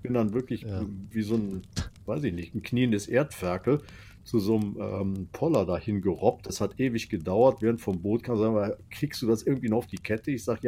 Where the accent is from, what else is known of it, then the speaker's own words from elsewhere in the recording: Cologne, North Rhine-Westphalia, Germany; Jetzt muss ich natürlich als Kölner sagen, ich habe ja … direkt hier hinter mir